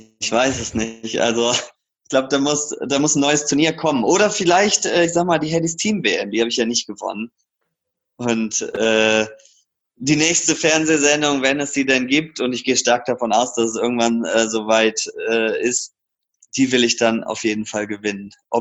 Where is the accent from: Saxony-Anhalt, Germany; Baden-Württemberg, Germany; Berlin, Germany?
Baden-Württemberg, Germany; Karlsruhe; Da sage ich mal Kleiber Markisen als Karlsruher.